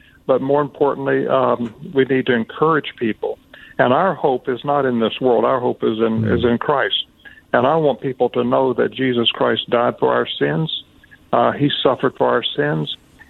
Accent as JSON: {"language": "English", "country": "United States", "said": "not because I'm an American or my father was a famous evangelist."}